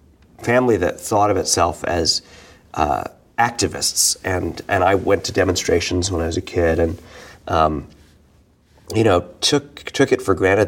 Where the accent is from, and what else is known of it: New York City, New York, United States; born or raised there